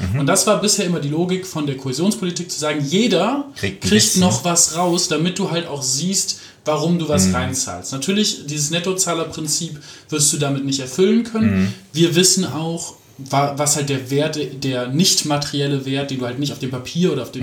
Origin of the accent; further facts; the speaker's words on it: Aachen, North Rhine-Westphalia, Germany; also born or lived in Hamburg; ich bin geboren in Mahlen, dann irgendwie in Hamburg, aber das war so eine sehr bewegte Kindheit. Jedenfalls aufgewachsen bin ich in Aachen, also auch in Nordrhein-Westfalen.